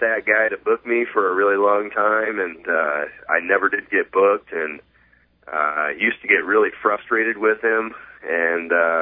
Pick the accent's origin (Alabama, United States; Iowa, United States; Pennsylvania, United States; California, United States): Iowa, United States; I grew up on the East Side, and when I was about 12 years old, my parents moved us out around the Pleasant Hill area. And I ended up going to Southeast Polk.